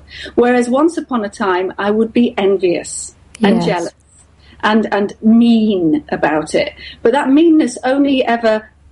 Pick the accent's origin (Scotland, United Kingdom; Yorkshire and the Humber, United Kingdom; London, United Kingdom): Yorkshire and the Humber, United Kingdom; I am from Yorkshire. We're terribly down to earth in Yorkshire.